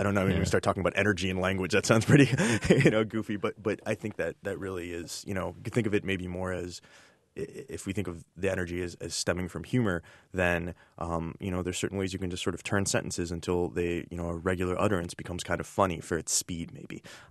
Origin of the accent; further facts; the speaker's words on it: United States; maybe it's just Americans, I don't know. I'm American, so that's all I know.